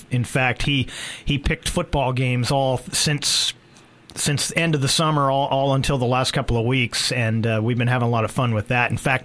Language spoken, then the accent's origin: English; Santa Rosa, California, United States; Yes, I grew up in Santa Rosa, so I'm pretty familiar with most of California. In fact, I've been in Oregon for over 15 years